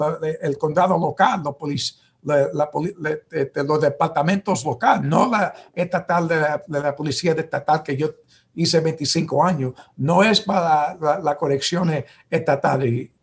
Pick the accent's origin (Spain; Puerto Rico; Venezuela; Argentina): Puerto Rico; porque soy boricua, puertorriqueño.